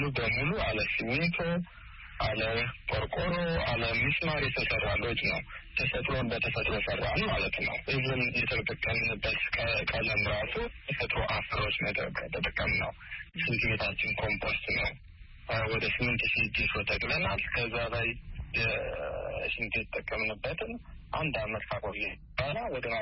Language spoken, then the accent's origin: Amharic; Addis Ababa, Ethiopia; also born or lived in Debre Markos, Amhara; በስምንት ዓመቴ ወደ አዲስ አበባ ወንድሞች አመጡኝ የተሻለ ትምህርት እንድማር እና ከ14 ዓመት በኋላ ነው ወደ ገጠር የተመለስኩት።